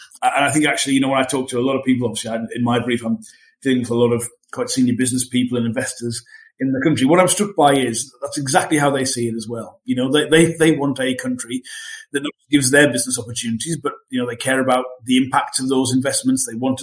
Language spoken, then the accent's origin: English; Sunderland, North East England, United Kingdom; I'm from Sunderland, hence it's the only reason you tend to support Sunderland.